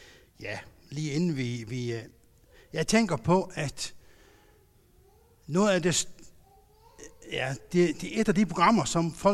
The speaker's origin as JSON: {"language": "Danish", "country": "Faroe Islands", "said": "Og nu kommer jeg selv fra Færøerne"}